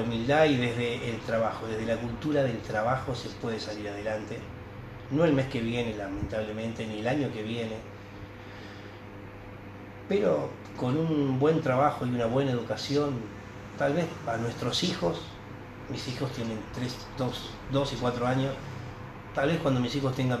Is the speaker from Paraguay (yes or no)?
no; Argentina; donde todos salimos hacia adelante, donde todos gritamos, donde todos somos argentinos.